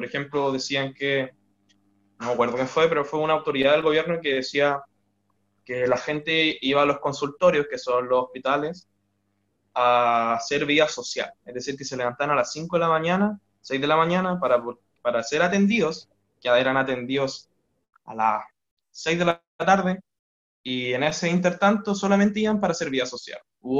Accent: Talca, Maule, Chile; Yo soy de una ciudad que está al sur de Santiago, son 3 horas. Soy de Talca.

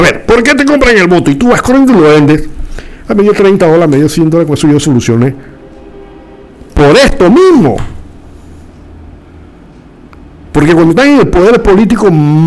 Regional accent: Panama; a mí me da dolor como ciudadano panameño conversar con los taxistas serios

